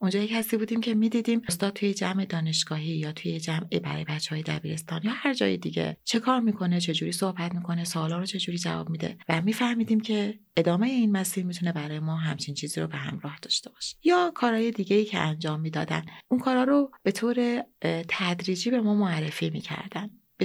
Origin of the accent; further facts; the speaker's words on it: Isfahan, Iran; البته منم خودم اصفهانیم.